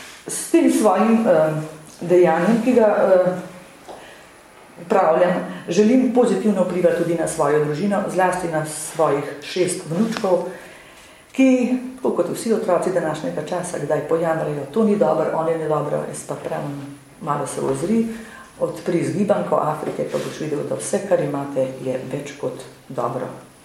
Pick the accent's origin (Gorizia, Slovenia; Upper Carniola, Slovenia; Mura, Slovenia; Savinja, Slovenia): Upper Carniola, Slovenia; Zgornji Brnik; Prihajam iz Zgornjega Brnika